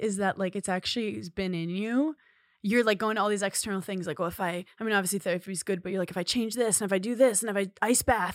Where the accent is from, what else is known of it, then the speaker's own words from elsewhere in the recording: New York, United States; not to get all woo-woo LA because I'm a New Yorker